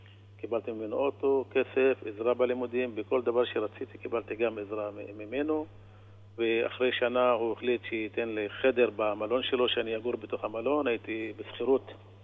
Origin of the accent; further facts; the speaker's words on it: Acre, Northern District, Israel; אני נולדתי אחרי 6 בנות.